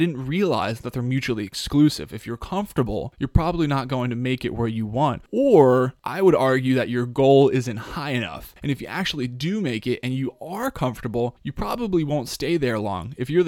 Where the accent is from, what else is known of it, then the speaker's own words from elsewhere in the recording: Colorado, United States; Tyler is a guy from my home state of Colorado